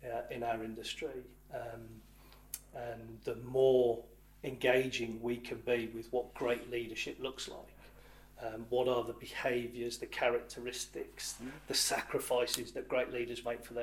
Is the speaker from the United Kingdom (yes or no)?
yes; Bromsgrove, West Midlands, United Kingdom; just down the road in my hometown in Bromsgrove